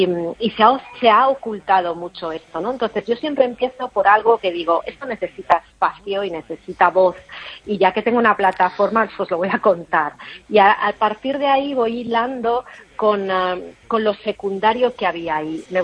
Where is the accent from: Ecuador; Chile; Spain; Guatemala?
Spain; Vigo, Galicia; moved away; no recuerdo el gallego, desgraciadamente, a pesar de que soy de Vigo, pero pasé más de 20 años fuera de España